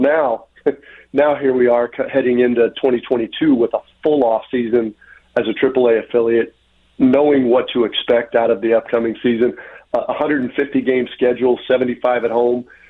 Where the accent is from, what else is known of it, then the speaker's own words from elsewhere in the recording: Indiana, United States; as we say where I grew up in Indiana, we're gonna get our comeuppance a little bit